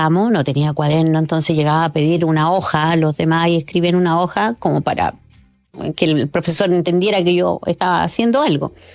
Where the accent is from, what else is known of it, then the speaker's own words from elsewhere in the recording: Parral, Maule, Chile; born there; yo nací en Parral